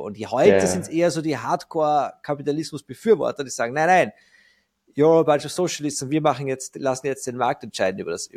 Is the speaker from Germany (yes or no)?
no; Austria; bei uns in Österreich